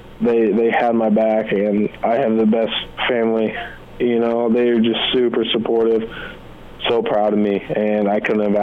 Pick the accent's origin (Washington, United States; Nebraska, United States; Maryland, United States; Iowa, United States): Nebraska, United States; I would hate to go somewhere and regret not playing for my home state and just missing that.